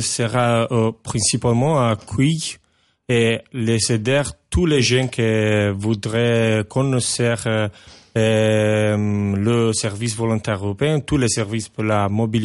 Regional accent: Apulia, Italy; French is a second language; De sud-Italie, de le taillon de la botte, je ne sais pas.

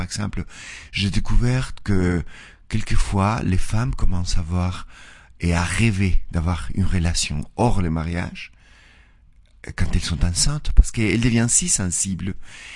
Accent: northern Mexico, Mexico; French is a second language; je venais du nord du Mexique et j'ai vécu au centre, mais après j'ai migré encore au nord

